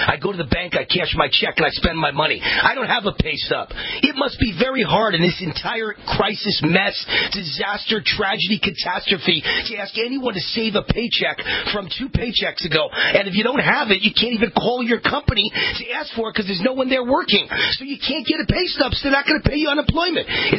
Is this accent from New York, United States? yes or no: yes; New York, United States; it's my old friend Matt, who I grew up with in New York.